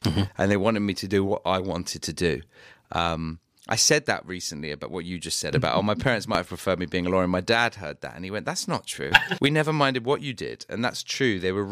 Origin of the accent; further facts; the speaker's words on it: London, United Kingdom; born there; Yeah, I was born in Northwest London, born into an Orthodox Jewish family.